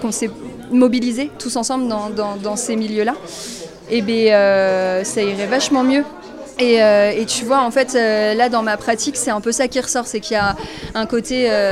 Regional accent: Nantes, Pays de la Loire, France; Je suis de Nantes.

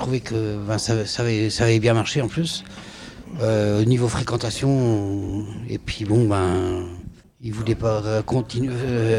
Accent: Plourin-lès-Morlaix, Brittany, France; now in Locmélar, France; Je suis natif de Plourin-les-Morlaix.

